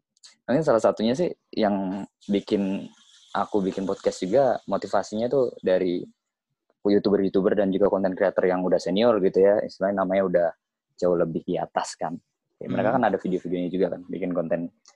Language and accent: Indonesian; Cirebon, West Java, Indonesia; Saya asli dari Cirebon, asli.